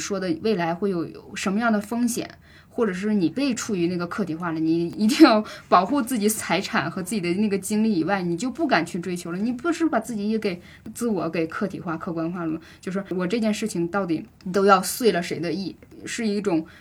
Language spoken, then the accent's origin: Chinese; Northeast China, China; 我是东北的